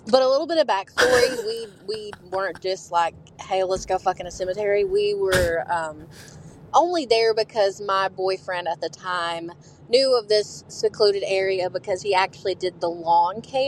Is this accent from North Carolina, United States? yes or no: yes; North Carolina, United States; I'm from North Carolina.